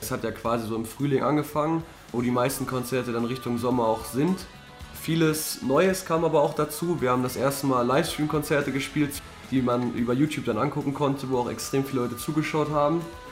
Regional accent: Brilon, North Rhine-Westphalia, Germany; ich bin der Sänger der Band und mit zwei anderen sind wir … wir kommen aus Brilon aus dem Sauerland. Das ist in NRW, ist eine sehr ländliche Region.

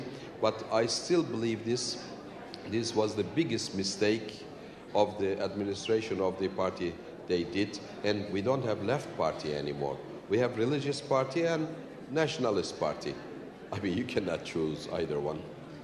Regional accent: Turkey; we are coming from Turkey. We love our country. We love our culture.

